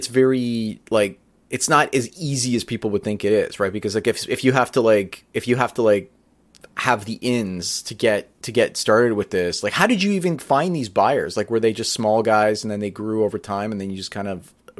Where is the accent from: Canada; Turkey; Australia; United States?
Canada; So the fact that I'm Canadian is going to be like, well, sorry, you're not qualified.